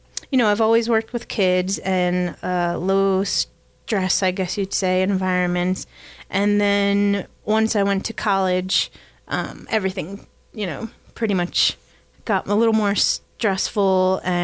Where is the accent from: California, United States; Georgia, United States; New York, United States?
New York, United States; Well, I grew up in New York, but I grew up on an apple orchard.